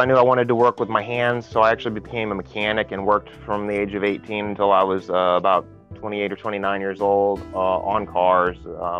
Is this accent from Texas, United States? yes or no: yes; Houston, Texas, United States; also born or lived in Dallas / Golden, Colorado; Well, I'm born and raised Texan, so that's very important to me. I was born in Dallas and I grew up in Houston.